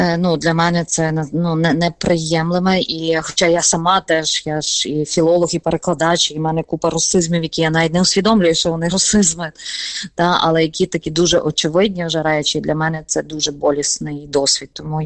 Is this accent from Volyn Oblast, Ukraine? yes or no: no; Lviv, Lviv Oblast, Ukraine; accent: Galician; я обожнюю діалекти, я обожнюю свою галицьку мову, все-таки я виросла вже у Львові і виховала мене бабця, яка з Галичини, з Перемишля